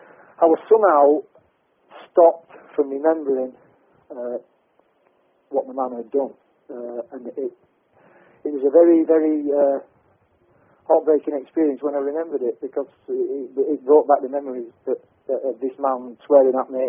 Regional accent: Burnley, North West England, United Kingdom; I remembered being taken to a building in my hometown, which is Burnley in Lancashire.

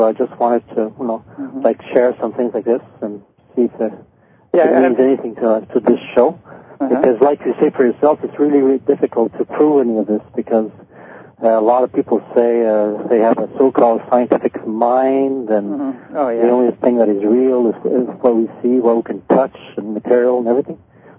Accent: Canada; from Canada. I'm from the east side.

